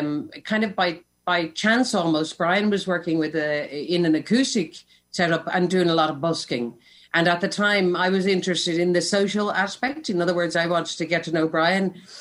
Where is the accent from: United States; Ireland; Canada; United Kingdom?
Ireland; it is part of what we are as Irish people